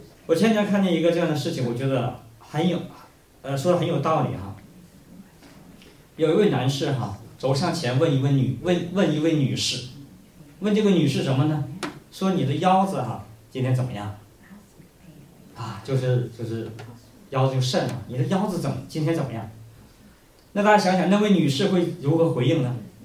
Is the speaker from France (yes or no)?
no; Northeast China, China; 在我们老家东北哈，那我看见我的长辈们他们种地的时候，他们也是欢欢喜喜的